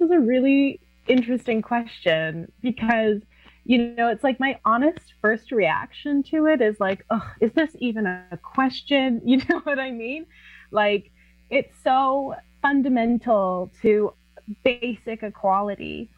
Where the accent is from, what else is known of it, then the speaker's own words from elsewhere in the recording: West Coast, Canada; growing up in Canada, growing up on the West Coast, having a very feminist mother, running in very progressive circles.